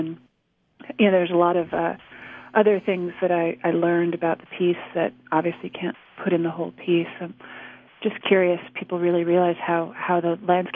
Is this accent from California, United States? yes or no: no; New York City, New York, United States; And I'm from New York City, and so my first worry was that friends of mine were in the building.